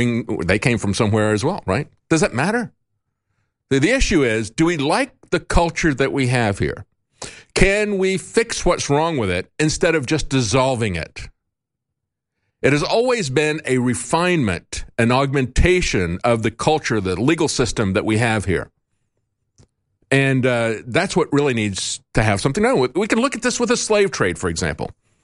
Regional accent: Florida, United States; And it's like, well, I'm from here from Florida.

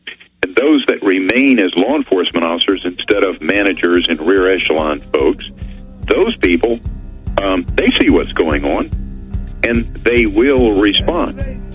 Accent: United States; Now, first of all, I'm an American citizen. You know, the way I say it is I am an American.

